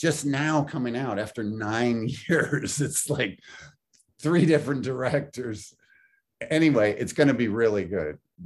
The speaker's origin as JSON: {"language": "English", "region": "Indiana", "country": "United States", "tie": "born there", "also_born_or_lived": "Washington, D.C. / Wisconsin", "moved": "yes", "lives_now": "New York, United States", "said": "No, I was born in Indiana, moved to DC, Wisconsin, lived in New York most of my life."}